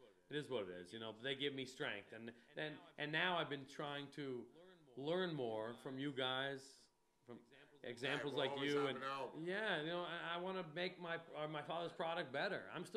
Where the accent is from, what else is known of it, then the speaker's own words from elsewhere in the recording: New Canaan, Connecticut, United States; Then we moved from 72 to 95, where I grew up on Forest Street. And it was an old New Canaan. It was a couple old school black families.